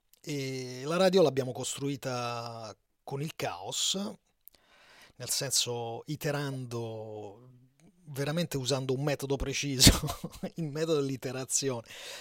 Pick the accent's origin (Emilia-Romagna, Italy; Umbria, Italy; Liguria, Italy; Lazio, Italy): Lazio, Italy; Rome; born there; moved away as an adult; in procinto di partire per l'emigrazione da Roma, io sono nato a Roma